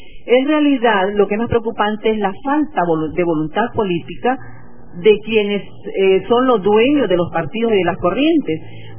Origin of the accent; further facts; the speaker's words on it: Honduras; nosotros, por ejemplo, como pueblo hondureño, hemos estado acostumbrados a votar por el partido